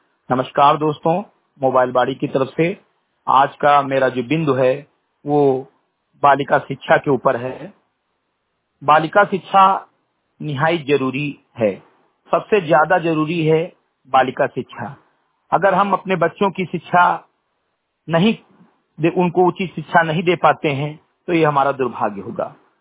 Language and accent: Hindi; Katehi, Uttar Pradesh, India; ग्राम सभा समिति कटेही विकासखंड मेंदुरवा जनपद बहराइच का मूल निवासी हूं